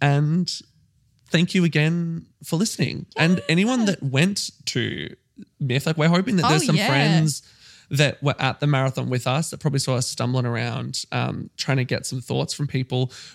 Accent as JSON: {"language": "English", "country": "Australia", "said": "I feel like we're Australian, so we should have some sort of like."}